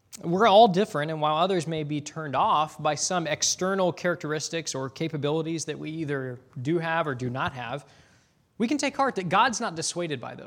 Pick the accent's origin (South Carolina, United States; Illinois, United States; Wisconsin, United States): Illinois, United States; Sycamore; Well, I'm from Sycamore.